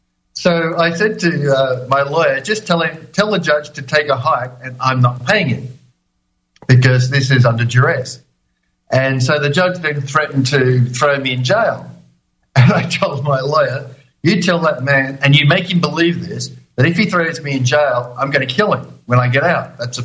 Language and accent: English; Australia; moved away as an adult; now in Ireland